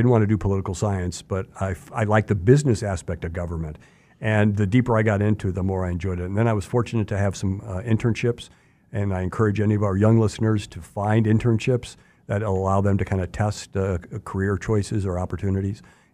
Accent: Chicago, Illinois, United States; I've worked in other states as well, but I grew up in Chicago. I consider myself a Chicagoan.

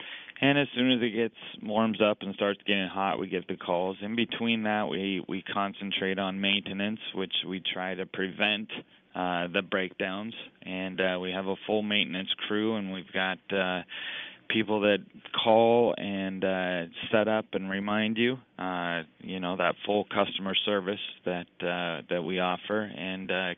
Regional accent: Prineville, Oregon, United States; I'm from Prineville.

